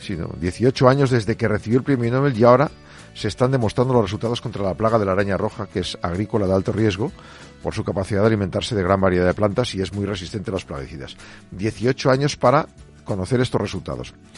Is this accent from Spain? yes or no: yes; Burgos, Castile and León, Spain; Yo en mi pueblo, en Burgos, lo hacen.